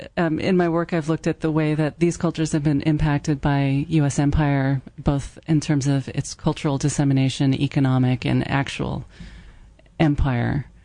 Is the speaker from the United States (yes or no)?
yes; California, United States; And I was raised mostly in California, where that was sort of okay, but also strange.